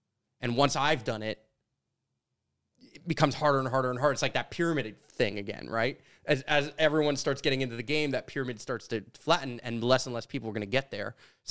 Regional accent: Canada; And I was like, oh, but I'm Canadian.

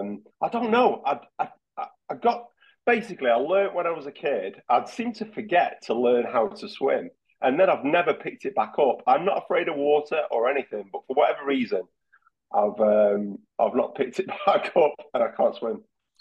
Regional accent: Blackpool, North West England, United Kingdom; growing up in South Shore Blackpool, you know, it's not the most, you know, salubrious of areas.

